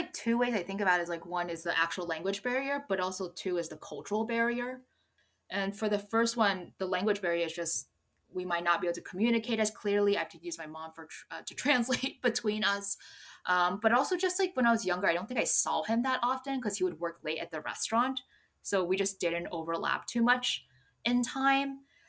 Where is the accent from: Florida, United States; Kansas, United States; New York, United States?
New York, United States; New York City; now in Chicago, United States; Ethnicity-wise, I'm Chinese, but born in the U.S., so proudly Chinese-American. I am based in Chicago, but I grew up in New York City in Flushing, which is a predominantly Chinese neighborhood there.